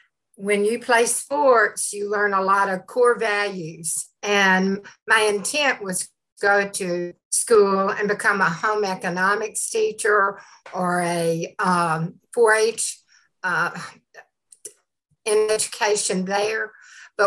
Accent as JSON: {"language": "English", "region": "Tennessee", "country": "United States", "tie": "born or raised there", "said": "Actually, I grew up in Bedford County. I was a farm girl, and I went to high school and started playing basketball."}